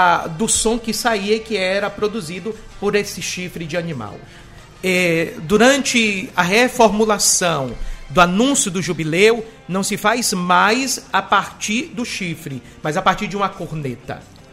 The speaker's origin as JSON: {"language": "Portuguese", "town": "Uruçuca", "region": "Bahia", "country": "Brazil", "tie": "born or raised there", "also_born_or_lived": "Ilhéus / Rome", "said": "Eu sou filho natural de Uruçuca, tenho 20 anos de padre, vivi 30 anos que saí de casa, 32 anos, passei todo o meu processo de formação aqui em Ilhéus"}